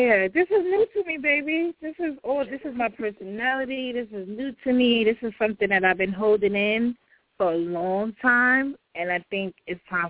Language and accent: English; Brooklyn, New York, United States; Yes, I'm from Brooklyn, and I got to have balls, baby, in Brooklyn.